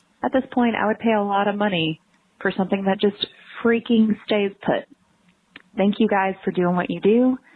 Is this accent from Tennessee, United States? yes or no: yes; Memphis, Tennessee, United States; Hey, friends. … I am from Memphis.